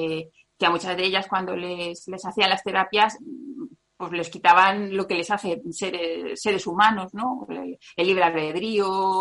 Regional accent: Madrid, Community of Madrid, Spain; yo soy de Carabanchel Profundo, ahí como Manolito Gafota.

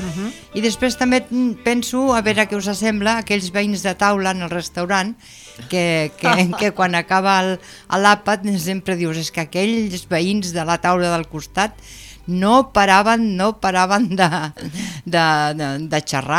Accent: Parets del Vallès, Catalonia, Spain; sóc de l'Eixample de Parets.

